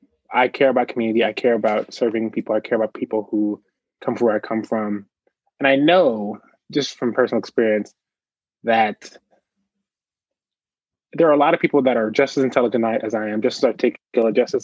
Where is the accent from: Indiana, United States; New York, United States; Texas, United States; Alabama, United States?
Indiana, United States; Speedway; I'm from Indiana. I'm born and raised in a small town. I grew up in a small town called Speedway, Indiana.